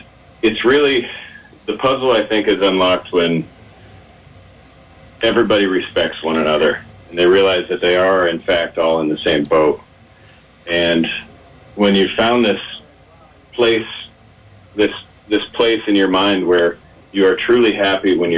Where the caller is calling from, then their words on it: Seefeld, Tyrol, Austria; I'm joining you from Seefeld, Austria, which is a bit serendipitous, perhaps, because this is where Bill Koch won his medal in 76.